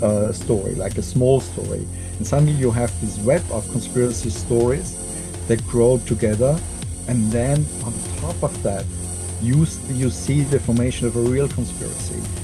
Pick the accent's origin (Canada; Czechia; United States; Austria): Austria; accent: Austrian; English is a second language; Don't mind my Austrian accent. I try to be as American as I can possibly be in my pronunciation.